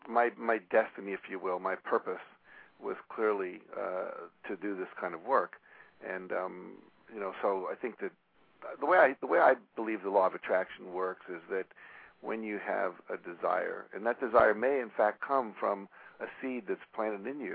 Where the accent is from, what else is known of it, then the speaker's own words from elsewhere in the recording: West Virginia, United States; You know, I grew up in West Virginia, which at that time was before we had Alaska and Hawaii.